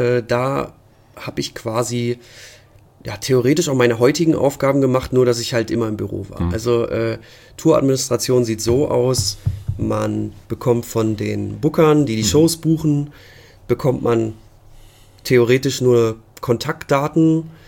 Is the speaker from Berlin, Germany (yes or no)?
no; Lower Saxony, Germany; bei uns in Ostfriesland